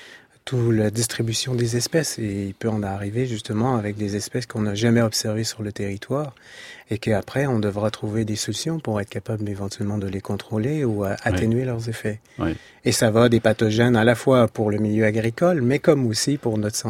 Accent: United States; French is a second language; c'est mon pays d'origine, donc en Amérique

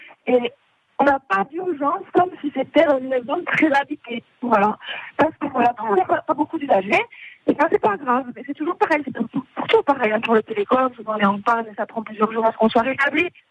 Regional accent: Corsica, France; Moi, je suis du Niol

